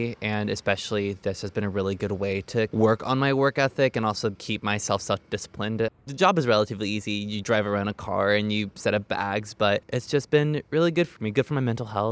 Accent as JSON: {"language": "English", "region": "California", "country": "United States", "said": "I went back home, I'm from Orange County, and my parents really are big foodies."}